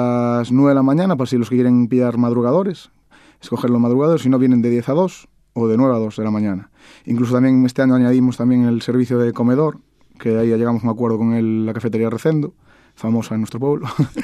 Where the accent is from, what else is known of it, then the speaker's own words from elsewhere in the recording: Fene, Galicia, Spain; nunca lo pensamos tener tantos alumnos y menos, como digo yo siempre, en mi pueblo.